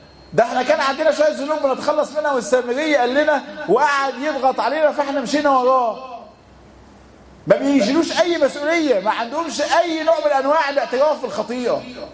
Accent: Egypt; وبالذات احنا كمصريين يعني نشأنا في واقع ما ينفعش انك انت تنصح.

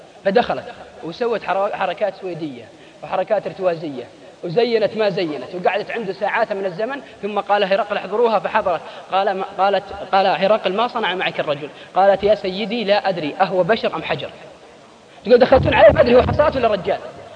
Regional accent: Al-Qassim, Saudi Arabia; عندنا في القصيم انا رايت بعيني،

